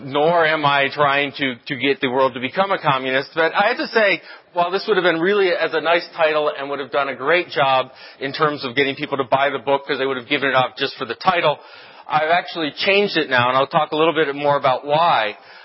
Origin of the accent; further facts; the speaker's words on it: Ohio, United States; You know, I grew up in Ohio.